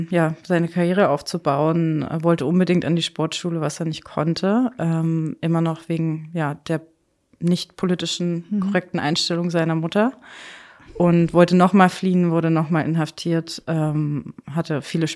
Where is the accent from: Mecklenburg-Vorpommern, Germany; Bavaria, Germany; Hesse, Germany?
Hesse, Germany; Kassel; born there; Ich bin in Kassel geboren, meine Eltern kommen aus Erfurt.